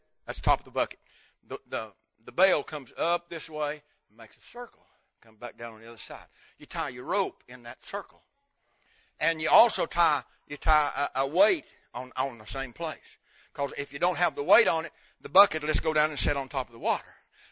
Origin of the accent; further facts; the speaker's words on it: North Carolina, United States; Now, where I was raised up in North Carolina, night crawlers filled the yard.